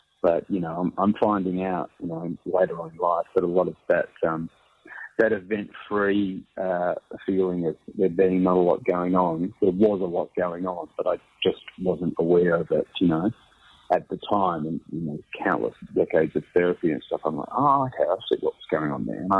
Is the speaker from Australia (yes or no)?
yes; Australia; also born or lived in England; I was born in England near Heathrow Airport, but we moved to Australia when I was about five.